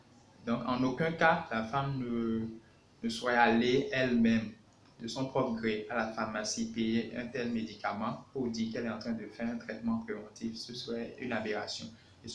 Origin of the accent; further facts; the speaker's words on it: Benin; je suis béninoise de nationalité, précisément Côte-à-Fond.